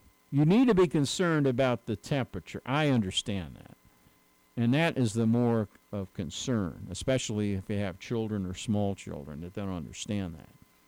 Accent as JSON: {"language": "English", "region": "New York", "country": "United States", "said": "where I used to live on Long Island, I'm originally from New York. I haven't been there in years. But I used to, as a kid, have to shovel snow."}